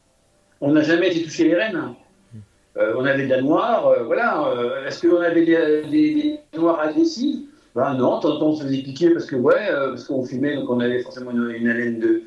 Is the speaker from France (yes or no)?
yes; Grand Est, France; comme on fait chez nous en Lorraine, comme je l'ai appris